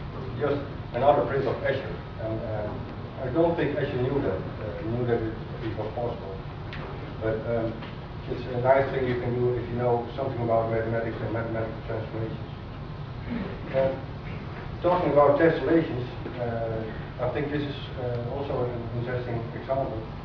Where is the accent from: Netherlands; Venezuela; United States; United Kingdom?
Netherlands; English is a second language; I'm a sculptor from Holland